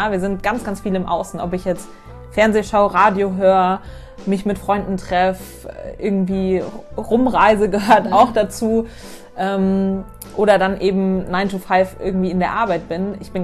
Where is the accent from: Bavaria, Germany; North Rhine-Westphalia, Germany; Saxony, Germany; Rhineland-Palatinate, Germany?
Bavaria, Germany; Munich; born there; ich bin 27, gebürtige Münchnerin.